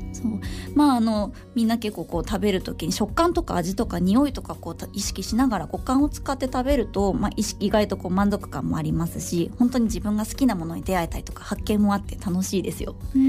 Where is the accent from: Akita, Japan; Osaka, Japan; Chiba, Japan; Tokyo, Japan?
Akita, Japan; まあ私もともと秋田出身で秋田にいたから、カフェ代高くないってこう言われることも